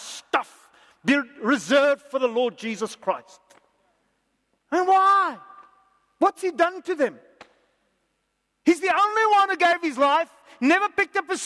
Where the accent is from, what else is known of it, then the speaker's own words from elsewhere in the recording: South Africa; We come from South Africa and we're a democracy and we have a constitution and we have got a Bill of Rights.